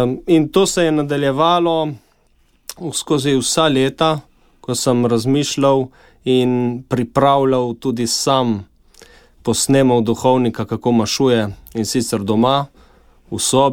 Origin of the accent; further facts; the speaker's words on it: Postojna, Littoral–Inner Carniola, Slovenia; Rodil sem se v Postojni pred 29 leti. Odraščal v povprečni družini, krščanski.